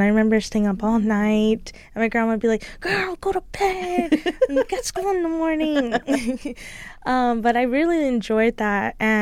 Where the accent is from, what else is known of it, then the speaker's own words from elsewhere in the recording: South Tucson, Arizona, United States; I grew up right here in South Tucson. My family comes from Bigfields, as I mentioned, and raised by my grandma.